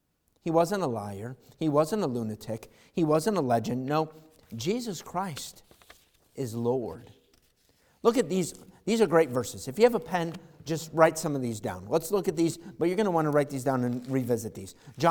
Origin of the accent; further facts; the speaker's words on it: Irondequoit, New York, United States; We grew up in Irondequoit, East Irondequoit.